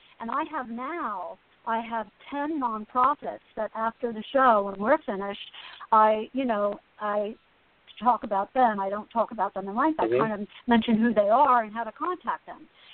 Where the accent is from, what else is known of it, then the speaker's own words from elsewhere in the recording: Asbury Park, New Jersey, United States; Well, because I grew up in Asbury Park, and I'm also a musician